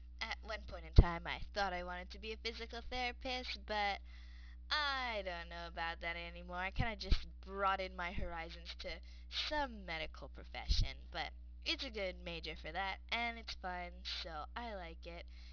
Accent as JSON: {"language": "English", "town": "Kona", "region": "Hawaii", "country": "United States", "tie": "born or raised there", "said": "I'm from the Big Island of the beautiful state of Hawaii. I was born and raised in a town called Kona"}